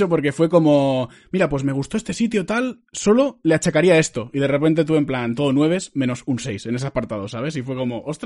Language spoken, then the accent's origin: Spanish; Valencia, Valencian Community, Spain; que es que somos de Valencia, entonces vimos los restaurantes que habías venido a visitar aquí.